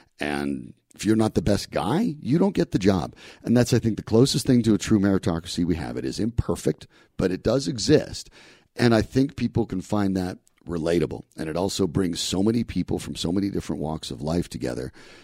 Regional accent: Colorado, United States; You know, I'm born and raised in Colorado, and this is a special state.

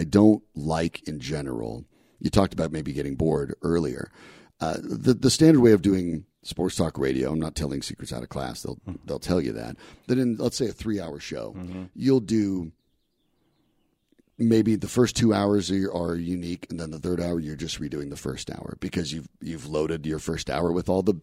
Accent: Colorado, United States; You know, I'm born and raised in Colorado, and this is a special state.

